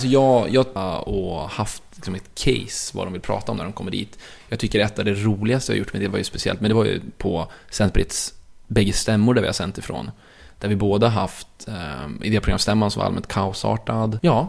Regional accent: Sweden; Jag skulle nog säga att jag framöver är hemma i Sverige ungefär en gång i månaden.

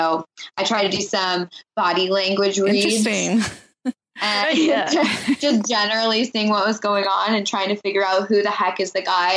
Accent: Colorado, United States; I'm from Colorado.

